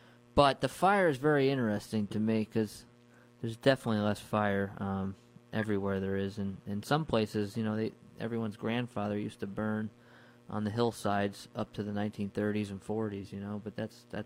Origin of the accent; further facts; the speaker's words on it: New York, United States; The problem is, like, growing up in the Hudson Valley, there's just nothing growing when there's no barberry.